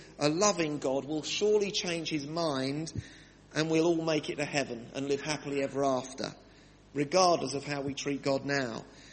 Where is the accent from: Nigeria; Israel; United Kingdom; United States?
United Kingdom; It's a bit like us Brits who think we're Christians because we're British.